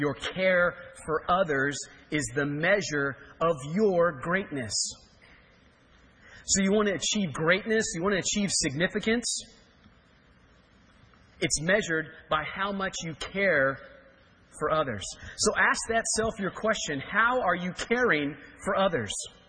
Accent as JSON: {"language": "English", "region": "Kansas", "country": "United States", "tie": "born there", "said": "So I was born in Kansas, but I moved here as fast as I could."}